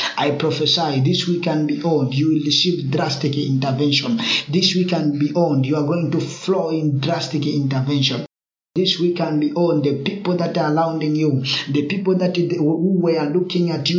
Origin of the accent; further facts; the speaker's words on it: Dar es Salaam, Tanzania; from Dar es Salaam, Tanzania.